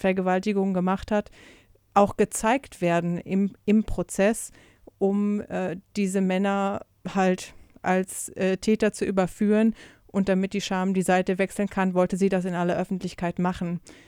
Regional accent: Germany; also ich komme ja aus Deutschland

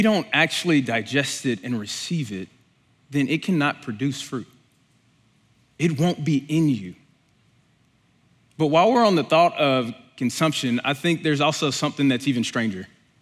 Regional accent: Louisiana, United States; now in Oklahoma, United States; All right, so I grew up in Louisiana, and one of my biggest adjustments was when I moved here to Oklahoma and dealing with the food.

